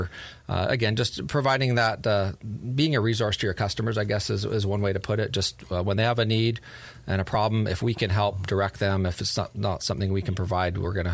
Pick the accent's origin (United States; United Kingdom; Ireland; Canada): Canada; moved away; I'm a Canadian, so I moved here from Canada.